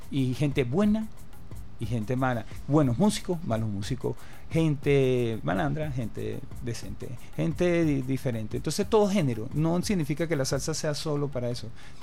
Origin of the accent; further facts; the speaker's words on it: Caracas, Capital District, Venezuela; Yo vengo de La Coromoto